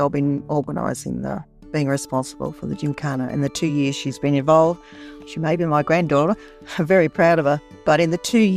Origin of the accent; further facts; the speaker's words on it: Melbourne, Victoria, Australia; That's a question that everyone asks when they hear that I come from Melbourne.